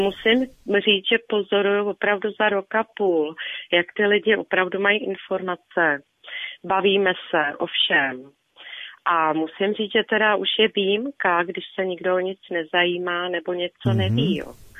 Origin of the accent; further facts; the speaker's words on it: Prague, Czechia; přestože jsem z Prahy